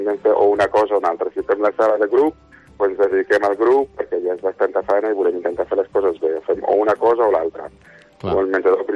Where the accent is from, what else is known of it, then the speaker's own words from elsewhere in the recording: France; Catalan is a second language; now in Spain; perquè sóc un francès que va aprendre de vi aquí a Espanya, al final.